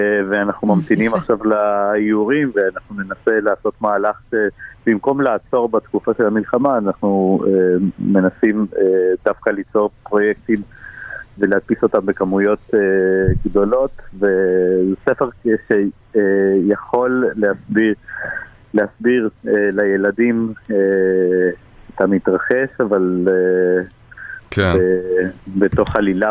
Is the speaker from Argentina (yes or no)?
yes; Argentina; והרבה ספרות לטינו-אמריקאית, אני ארגנטינאי בו.